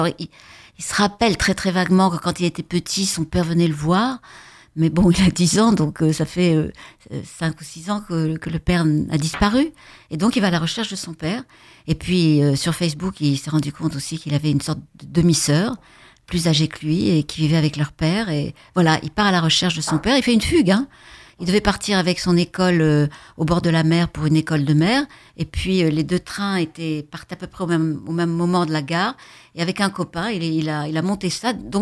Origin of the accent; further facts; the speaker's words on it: Bordeaux, Nouvelle-Aquitaine, France; Je suis née à Bordeaux, j'ai passé les 20 premières années de ma vie.